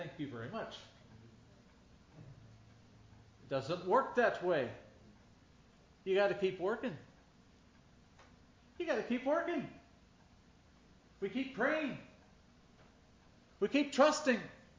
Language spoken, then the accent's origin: English; Boyertown, Pennsylvania, United States; In my hometown, in Boyertown, Pennsylvania. In the center of town is Trinity Evangelical Lutheran Church.